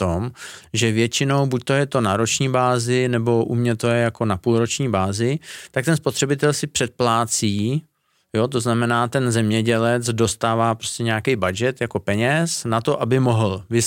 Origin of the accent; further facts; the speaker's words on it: Ústí nad Labem Region, Czechia; já jsem tam z Podřipska